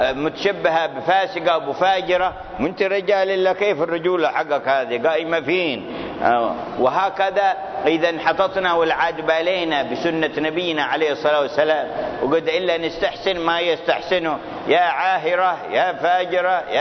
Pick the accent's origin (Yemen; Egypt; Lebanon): Yemen; Hadramaut; هذا أول ما بدأ عندنا في حضرموت ظهر وأنا صغير